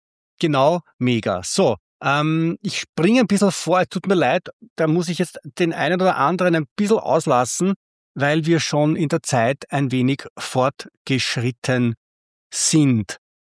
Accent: Austria; dass ein rollendes R bei mir verloren gegangen wäre, noch dazu als Österreicher.

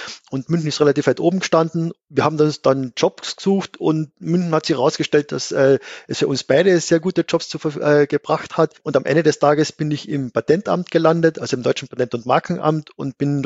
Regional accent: Carinthia, Austria; Also ich bin ursprünglich in schönem Gailtal in Kärnten aufgewachsen. Und mein Weg hat mich dann in die große Stadt nach Wien geführt, um Astronomie zu studieren.

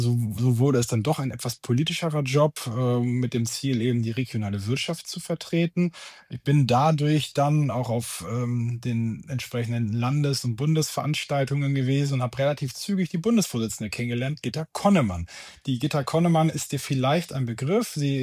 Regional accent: Schleswig-Holstein, Germany; Ich habe dann in Lüneburg studiert, das ist auch der Schwenk dann nach Lüneburg, denn eigentlich komme ich aus Schleswig-Holstein

